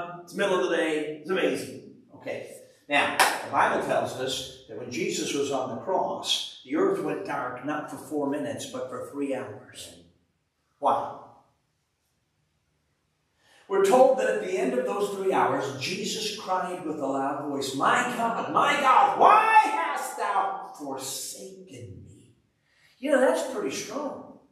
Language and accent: English; Chicago, Illinois, United States; I grew up in Chicago. I'm a city kid. I don't know how to deal with this country stuff.